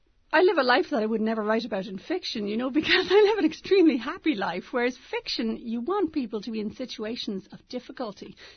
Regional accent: Ireland; I'm sometimes claimed as a Brit along with them, even though I'm actually Irish.

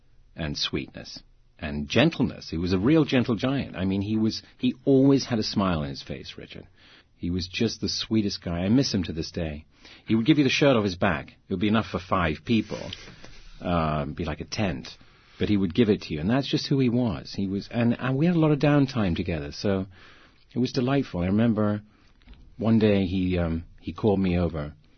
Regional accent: England, United Kingdom; We had two channels, this dates me, we had two channels growing up in England, black and white TV. We didn't get color until 67.

